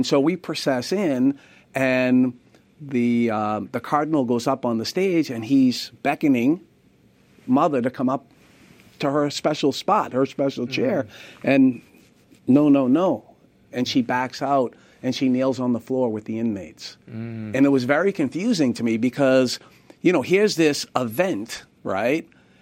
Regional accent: Boston, Massachusetts, United States; But growing up in Boston, we were more culturally Catholic than anything else.

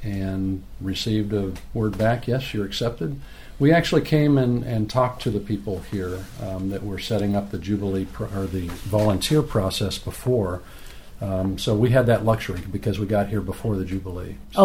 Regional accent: Kansas, United States; Well, I'm originally from a small town in Kansas near Kansas City

